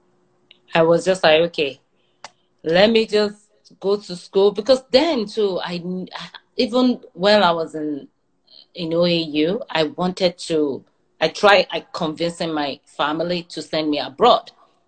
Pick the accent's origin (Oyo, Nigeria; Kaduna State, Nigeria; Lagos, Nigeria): Oyo, Nigeria; Ibadan; Growing up in Ibadan, it's all about having values, as in culturally, being respectful